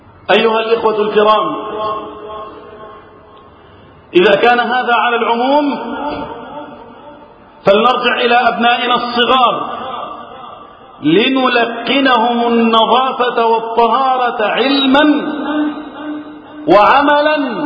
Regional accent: Egypt; اللهم احفظ بلدنا مصر وسائر بلاد المسلمين من الفتن.

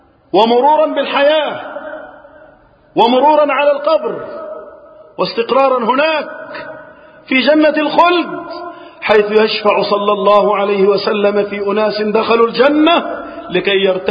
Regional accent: Egypt; اللهم احفظ بلدنا مصر وسائر بلاد المسلمين من الفتن.

